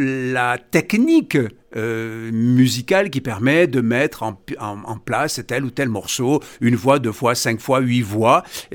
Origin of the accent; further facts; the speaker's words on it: Saint-Gaudens, Occitanie, France; moi j'ai grandi, je suis né à Saint-Gaudens et j'ai vécu à la Barthe-Rivière.